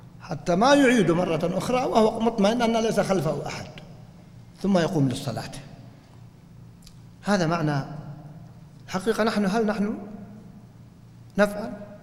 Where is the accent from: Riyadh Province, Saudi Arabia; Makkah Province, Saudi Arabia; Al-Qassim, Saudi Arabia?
Riyadh Province, Saudi Arabia; Riyadh; أنا سأذكر لكم مسجد عندنا في الرياض الآن